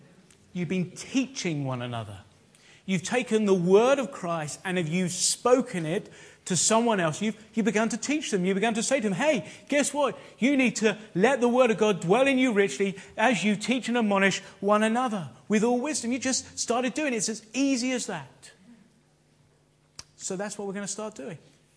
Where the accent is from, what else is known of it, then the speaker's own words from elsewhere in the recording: United Kingdom; partly because we're British, and the reserve within us just means we don't like doing that kind of thing